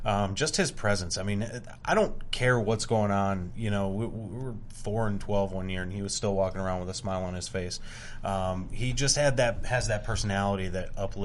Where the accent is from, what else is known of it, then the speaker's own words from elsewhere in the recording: Canada; It is very cold. I am from the Great White North.